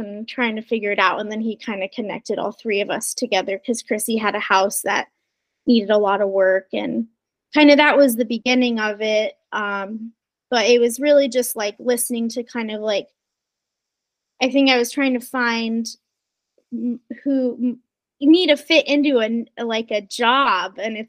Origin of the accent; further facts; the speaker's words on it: Nevada, United States; because I'm from Nevada, but I was like hopping into all of these spaces.